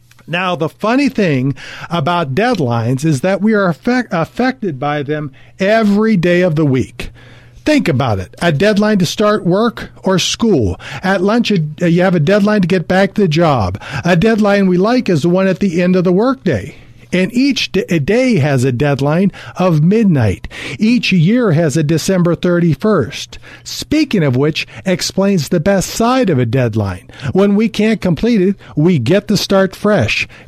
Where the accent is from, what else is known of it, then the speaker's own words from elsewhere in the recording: Cincinnati, Ohio, United States; he was a player I grew up watching in Cincinnati, the city where I was born.